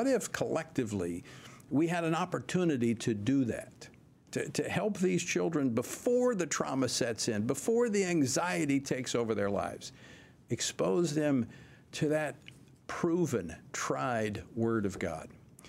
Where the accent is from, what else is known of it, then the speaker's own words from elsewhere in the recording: Ohio, United States; born there; We share that in common. I was born outside of Cincinnati.